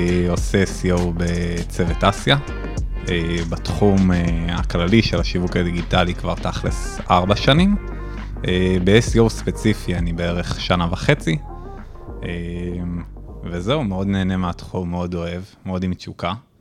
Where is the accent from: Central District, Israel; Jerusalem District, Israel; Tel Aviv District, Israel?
Central District, Israel; Rishon LeZion; now in Pardes Hanna, Israel; אמא שלי מאשקלון, אבא שלי היה מגבעתיים, אבל... אני במקור מראשון הולדתי, הייתי עד גיל 12. Okay. עם העלייה לכיתה זין עברתי לפרדס חנה